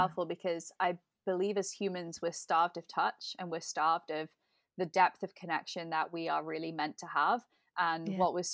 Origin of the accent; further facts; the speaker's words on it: England, United Kingdom; It was like growing up in England, it was a little bit more like a Victorian style.